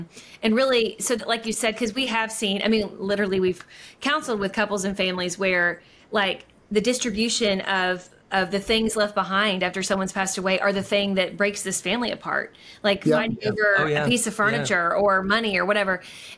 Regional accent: Kentucky, United States; now in Georgia, United States; like we live away from our home state. We're from Kentucky. We live in Georgia.

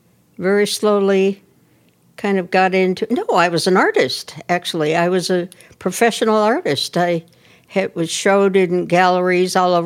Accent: Portland, United States; also born or lived in Minnesota; I am from Portland. Yeah. And I am a native, but we lived, my husband and I lived in Minnesota for 20 years.

